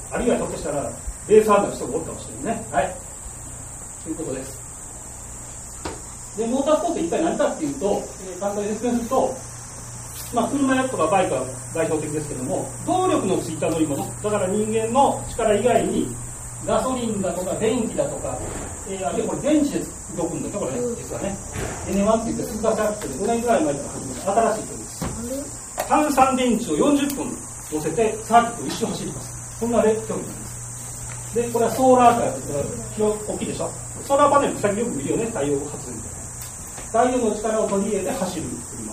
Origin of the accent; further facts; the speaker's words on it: Yokkaichi, Mie, Japan; moved away as an adult; now in Suzuka, Japan; 私は、実は四日市の出身で、